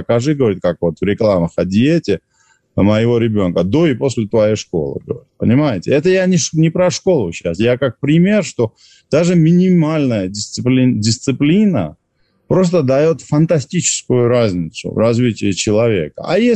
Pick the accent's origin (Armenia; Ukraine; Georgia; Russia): Georgia; может быть, потому что я грузин и так далее